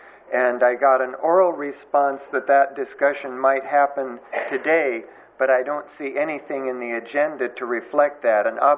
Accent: Atascadero, California, United States; not from Los Osos. I'm from Atascadero.

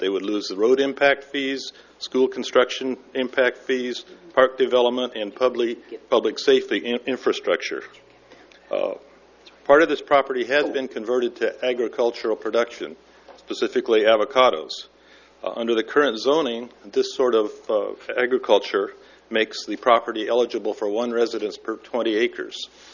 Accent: Nipomo, California, United States; I'm from Napomo.

